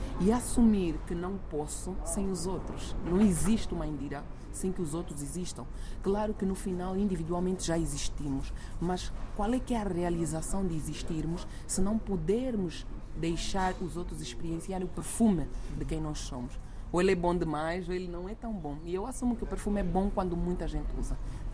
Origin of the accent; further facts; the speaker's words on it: Lubango, Huíla, Angola; now in Luanda, Angola; Eu sou angolana, nascida na província da Huila, município do Lubango, e vivo ou vivi atualmente em Luanda nos últimos 18 anos. Mas sou da Huila, município